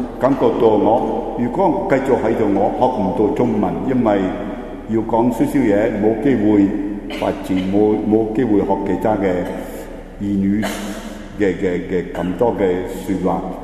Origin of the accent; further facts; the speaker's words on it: northern Italy, Italy; 我哋鄉下係一條村，喺意大利北部好近瑞士，喺湖邊嘅一條村。